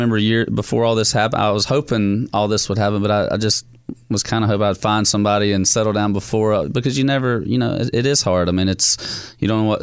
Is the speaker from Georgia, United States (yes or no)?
yes; Georgia, United States; George is the king, and I'm from Georgia